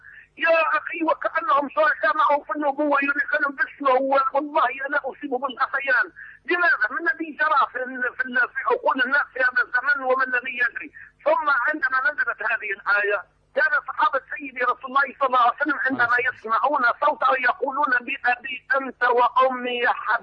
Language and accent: Arabic; Tunisia